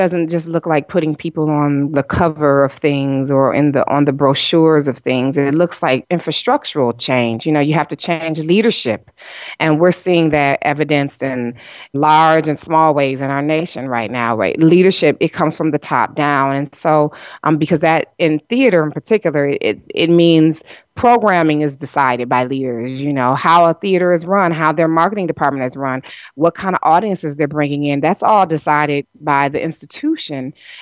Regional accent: Detroit, Michigan, United States; Well, I'm from Detroit. I was born and raised there. My husband's from Detroit. My family lives there. And so for me, Detroit is personal.

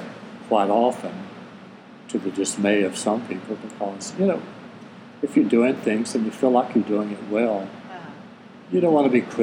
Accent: Spartanburg, South Carolina, United States; now in Charlotte, United States; Which is from Charlotte's about 75 miles from here. So grew up in Spartanburg. I moved here in 87.

